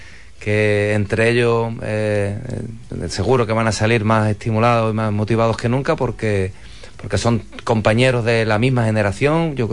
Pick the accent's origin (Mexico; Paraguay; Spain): Spain; Huelva, Andalusia; como hombre de Huelva tengo que apostar por los hombres de mi tierra